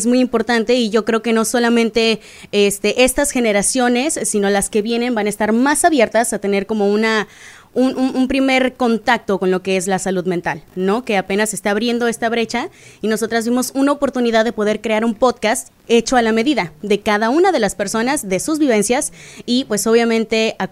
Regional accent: Punta Cana, La Altagracia, Dominican Republic; tengo más de 10 años en República Dominicana. Yo crecí en Punta Cana, me mudé pequeña, tenía 10 años.

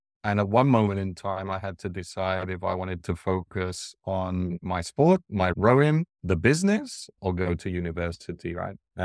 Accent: Barcelona, Catalonia, Spain; also born or lived in United Kingdom; I grew up between the UK and Barcelona. So my mother's from Barcelona. My father's from London. At the age of 9, I was living in the UK.

